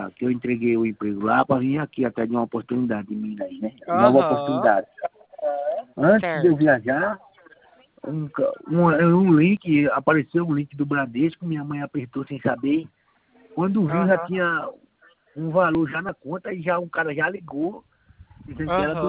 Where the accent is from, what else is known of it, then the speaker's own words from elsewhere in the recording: Pernambuco, Brazil; Eu sou de Pernambuco, mas no momento eu estou em Minas.